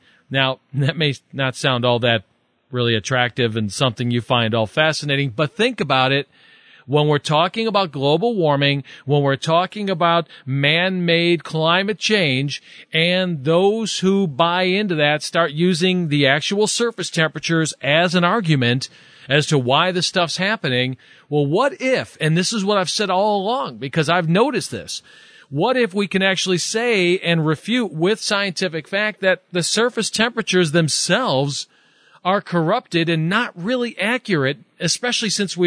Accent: Chicago, Illinois, United States; I know I grew up with in the Chicago area, you know, and the official reporting station started at Midway Airport, moved to O'Hare Airport

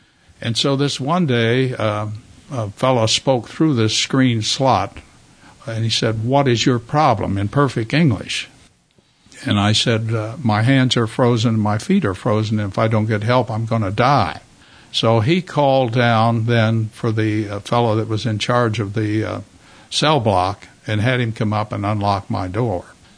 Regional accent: United States; I'm an American, and it's only natural for me to think that the Americans will win the war.

